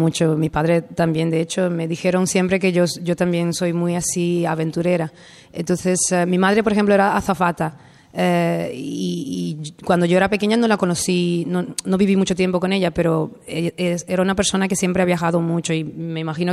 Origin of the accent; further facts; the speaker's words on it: Netherlands; soy holandesa, nacionalidad holandesa. Mis padres son una mezcla bonita. Mi padre es americano y mi madre es latina, pero yo soy la holandesa. Y nací en un barco hace mucho tiempo.